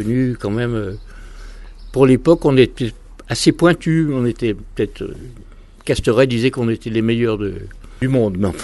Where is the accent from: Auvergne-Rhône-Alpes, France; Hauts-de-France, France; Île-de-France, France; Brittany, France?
Auvergne-Rhône-Alpes, France; Lyon; Je suis de Lyon, et nous étions tous de Lyon.